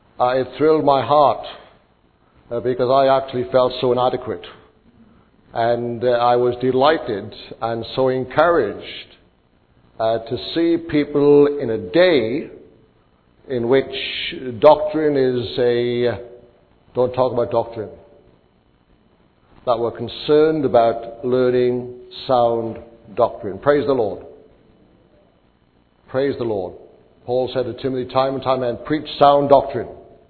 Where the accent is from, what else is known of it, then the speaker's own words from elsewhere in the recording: Wales, United Kingdom; now in Australia; Being a Welshman, an old South Welshman living in New South Wales.